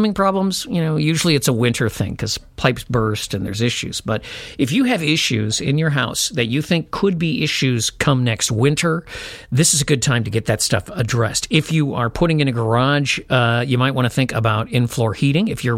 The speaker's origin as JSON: {"language": "English", "town": "Chicago", "region": "Illinois", "country": "United States", "lives_now": "Minnesota, United States", "said": "I'm from Chicago, I really didn't have much of an interest in Minnesota history."}